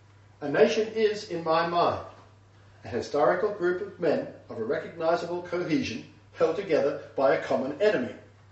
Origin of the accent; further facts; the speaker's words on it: Australia; I am a Jew, but I am an Australian Jew.